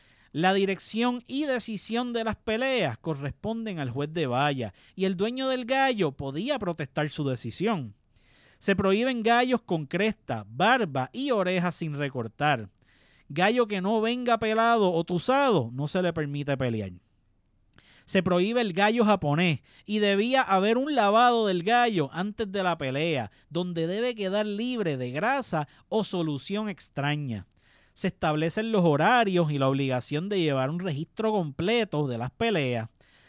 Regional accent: Puerto Rico; El deporte de caballeros nos conecta con nuestro pasado y con nuestra formación como puertorriqueños.

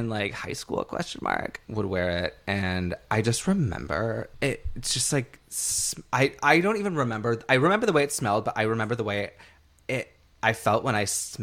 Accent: Rockford, Illinois, United States; I remember where I grew up in Rockford, Illinois.

